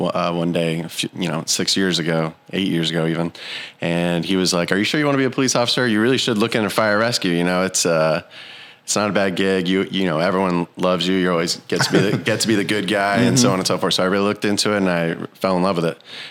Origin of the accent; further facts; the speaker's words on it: Florida, United States; I was born and raised in Broward County.